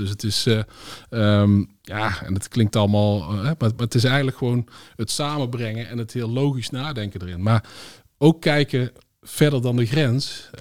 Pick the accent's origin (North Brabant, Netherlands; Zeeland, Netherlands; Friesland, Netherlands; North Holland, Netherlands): North Brabant, Netherlands; Dus ik kom uit de Brainport-regio.